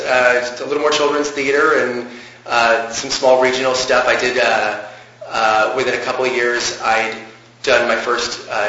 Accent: New Jersey, United States; I mean, being from New Jersey, it wasn't so foreign.

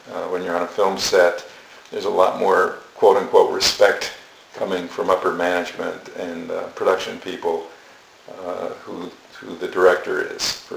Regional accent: Los Angeles, California, United States; When I grew up in Los Angeles, I had no intention of being in show business.

